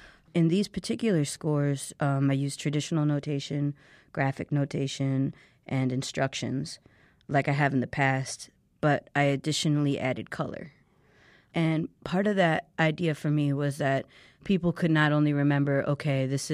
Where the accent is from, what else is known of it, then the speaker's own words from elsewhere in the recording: New York, United States; born there; So I was born in New York, and we moved actually the same year I started playing trumpet. And for a long time, I thought I wanted to get back to the East Coast.